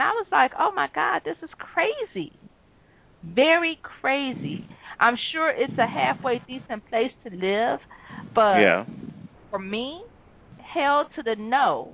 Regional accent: Detroit, Michigan, United States; I've never been to, like I said, I'm from Detroit, and here in Detroit, let's say that I don't care where you stay at.

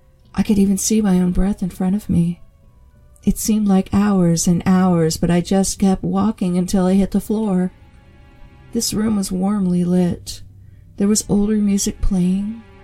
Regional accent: Santa Rosa, California, United States; I grew up in Santa Rosa, California, so going to fun events in the Bay Area was always easy for my family.

